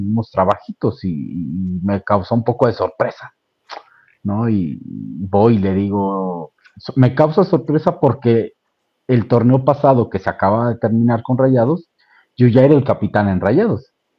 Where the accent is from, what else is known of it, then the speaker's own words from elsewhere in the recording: La Piedad, Michoacán, Mexico; vengo a pasar Año Nuevo a mi tierra, ¿no? A La Piedad